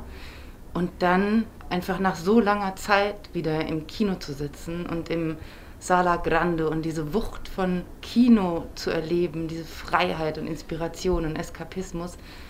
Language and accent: German; Germany; was ich als Deutsche nicht verstehen kann